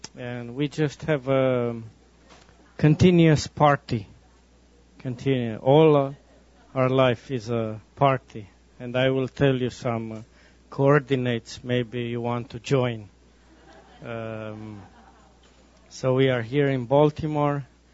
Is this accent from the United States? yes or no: no; Romania; English is a second language; from Romania.